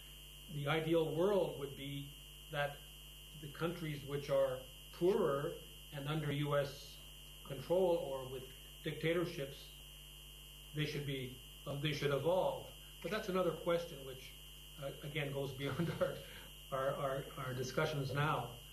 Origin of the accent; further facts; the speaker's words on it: Canada; I'm from Canada